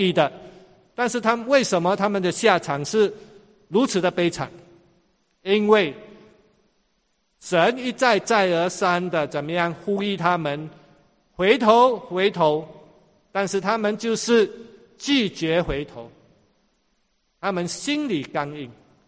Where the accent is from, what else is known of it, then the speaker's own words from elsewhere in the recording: China; now in Singapore; 我们从国内来到新加坡